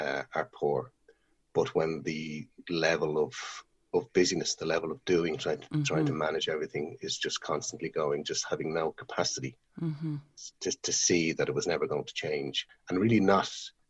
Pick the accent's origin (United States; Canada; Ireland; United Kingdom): Ireland; Dún Laoghaire, Leinster; I'm from Dunleary, neck of the woods. Live in Cabinteely, working in Greystones at the minute.